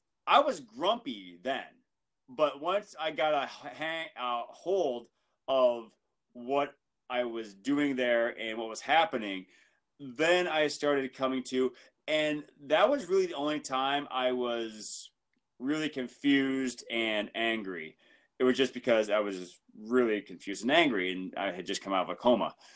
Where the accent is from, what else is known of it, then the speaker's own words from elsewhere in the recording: Michigan, United States; my brother, who I grew up in Michigan, as did my brother, because they like to keep families together. He still lives in Michigan.